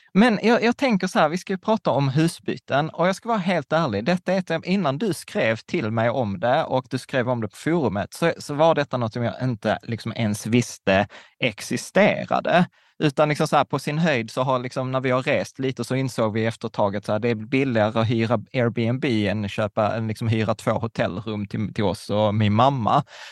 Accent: Sweden; born there; vi båda kommer från vi är födda i Sverige, men våra föräldrar är från Östeuropa. Mina föräldrar är från gamla Tjeckoslovakien

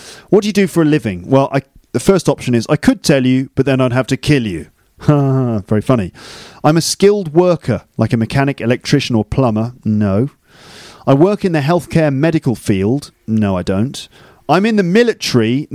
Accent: England, United Kingdom; Well, I'm English, so I'm sort of medium, I would say. I'm an English man, so it's not looking good.

